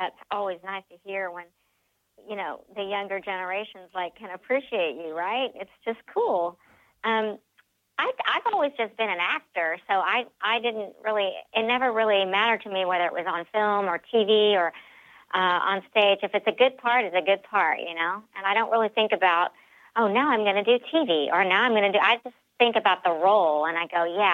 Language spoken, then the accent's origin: English; the South, United States; I'm related to these kind of people. I grew up in the South.